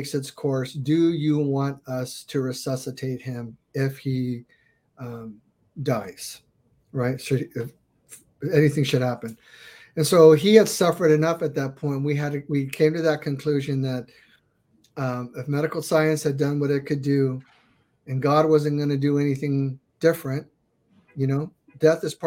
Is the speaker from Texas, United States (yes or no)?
yes; Texas, United States; since I'm from Texas, I requested Fort Sam Houston so I could be close to family.